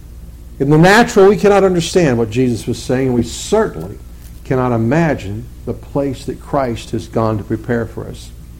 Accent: Cochise, Arizona, United States; there was a family I grew up with in Cochise, 7 boys, biggest bunch of rednecks you ever met in your life.

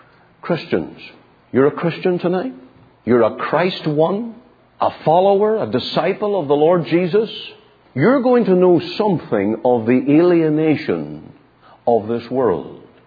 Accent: United Kingdom; I'm not Irish, I'm British.

